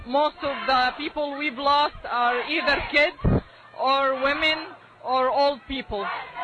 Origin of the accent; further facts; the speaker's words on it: Gaza Strip, Palestine; an American citizen. I'm originally from Gaza. My whole family is there.